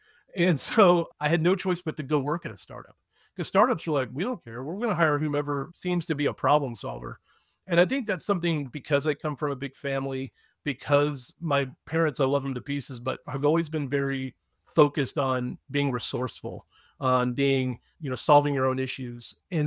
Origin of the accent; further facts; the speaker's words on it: Houston, Texas, United States; born there; also born or lived in Atlanta, Georgia; So I was born in Houston, come from a big family, two brothers, a sister, and three stepbrothers. And we moved to Atlanta and I went to college.